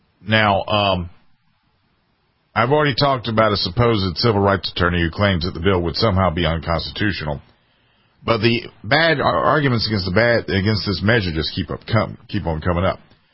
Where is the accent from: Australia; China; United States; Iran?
United States; South Carolina; Here in my home state of South Carolina